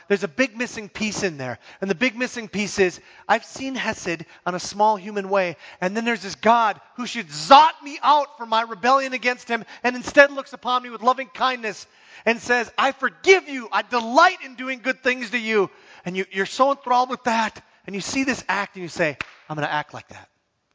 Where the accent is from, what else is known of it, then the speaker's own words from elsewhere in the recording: United States; I'm an American after all. We deserve that.